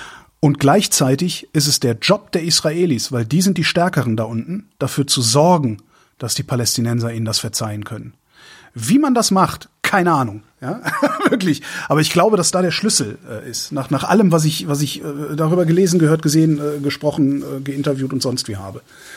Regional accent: Erftstadt, North Rhine-Westphalia, Germany; Urban, gab's bei uns in Erftstadt, also wo ich zur Schule gegangen bin, das ist ja so eine Samtgemeinde aus, ich glaube, 14 Orten oder so.

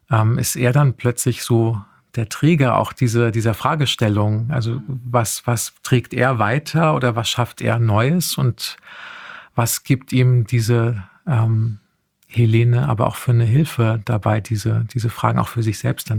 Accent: Heusenstamm, Hesse, Germany; Und ich bin tatsächlich in Heusenstamm aufgewachsen, das kommt im Roman auch vor, ein kleines Pendlerstädtchen, genau, meine Eltern haben in Frankfurt gearbeitet und deshalb kenne ich so beides

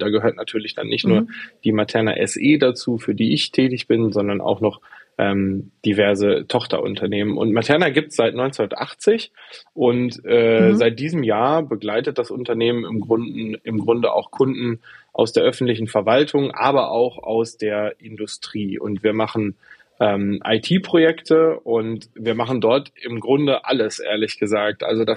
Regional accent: Dortmund, North Rhine-Westphalia, Germany; Ich komme aus Dortmund, bin da ganz fest verwurzelt.

